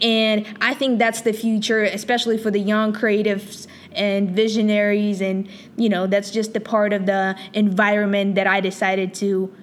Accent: Ukraine; English is a second language; moved away; You know, it's one of those benefit where I couldn't find in Ukraine, back in my home country

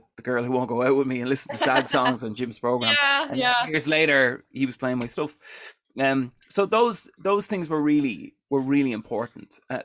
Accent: Dublin, Leinster, Ireland; I'm a singer-songwriter. I grew up in Dublin.

